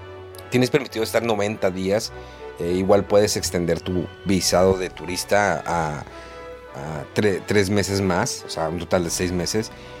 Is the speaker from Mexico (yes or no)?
yes; Mexico; Y eso, como mexicano, digamos, para los japoneses era normal sufrir ese calor.